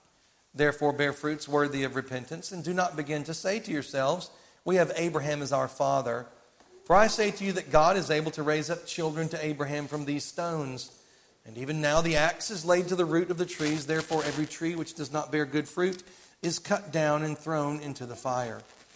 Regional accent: Tennessee, United States; If my count is right, I'm from Tennessee, so I might be wrong

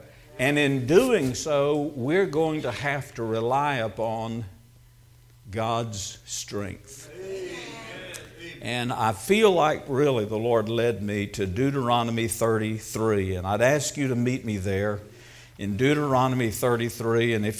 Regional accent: Texas, United States; thank you for recognizing me as being all Texan. I'm going to take it as a compliment

